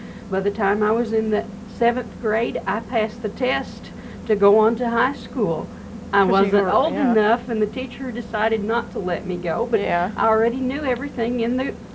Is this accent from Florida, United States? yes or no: no; Kentucky, United States; I grew up on Quicksand Creek, here in Knott County.